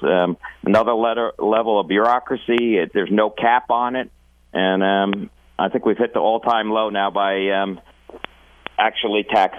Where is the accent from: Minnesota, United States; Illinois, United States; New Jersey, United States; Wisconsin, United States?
New Jersey, United States; Luckily, I come from Sussex County where we get a lot of snow